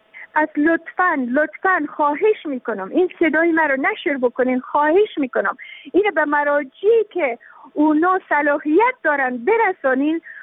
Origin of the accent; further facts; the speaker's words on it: Afghanistan; ما که تابع افغانستان هستیم، ما که افغان هستیم،